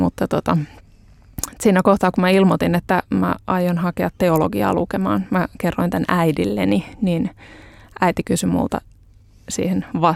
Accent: Hyvinkää, Uusimaa, Finland; Mun tarina alkaa Hyvinkäältä. Mä oon Hyvinkäältä kotoisin

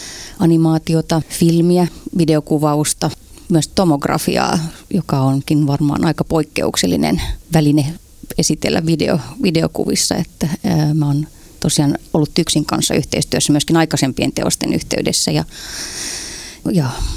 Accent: Turku, Southwest Finland, Finland; mähän olen syntyperäinen turkulainen

